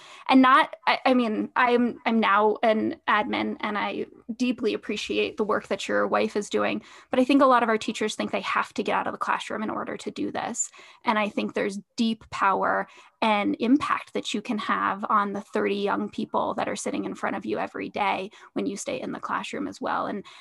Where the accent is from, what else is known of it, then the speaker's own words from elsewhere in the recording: Denver, Colorado, United States; But as I was growing up, I grew up in the Denver area as well.